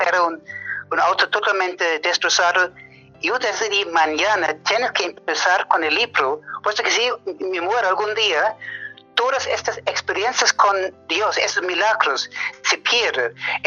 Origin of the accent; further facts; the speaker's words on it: Wiesbaden, Hesse, Germany; Spanish is a second language; Yo soy un médico alemán peruano. Crecí en Wiesbaden, es una ciudad muy cerca de Frankfurt, hace 58 años.